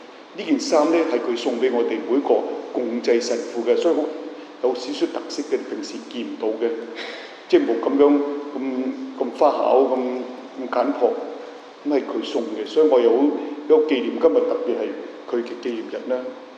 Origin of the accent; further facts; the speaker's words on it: China; 我大聲講，我話從中國嚟嘅咁樣